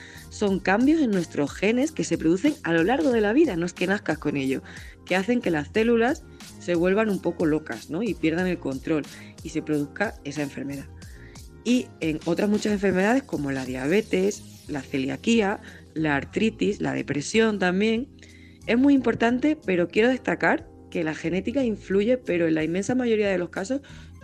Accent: Plasencia, Extremadura, Spain; born there; Mi familia es de allí, de Piornal. Mis padres nacieron allí y después se fueron a vivir a Plasencia, que es donde yo nací ya.

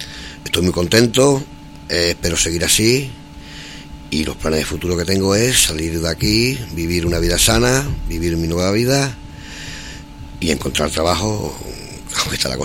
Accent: Garrovillas, Extremadura, Spain; born there; Bueno, pues yo tengo 47 años, nací en Garrovillas

